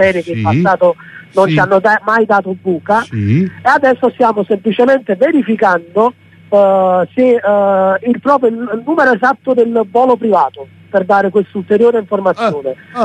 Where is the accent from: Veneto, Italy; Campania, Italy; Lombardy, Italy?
Campania, Italy; Naples; da tifosi del Napoli e da napoletani